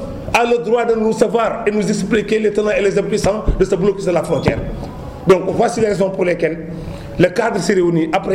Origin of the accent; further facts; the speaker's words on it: Senegal; Nous sommes des Sénégalais, on a des droits dans ce pays.